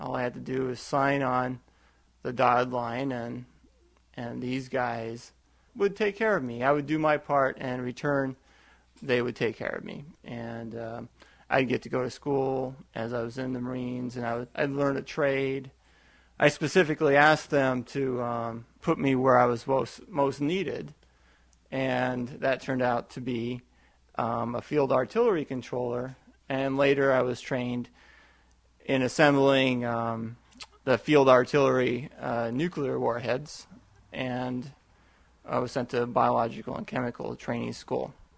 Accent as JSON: {"language": "English", "town": "Hollister", "region": "California", "country": "United States", "tie": "born or raised there", "said": "I grew up in Hollister, which is over the hill a bit."}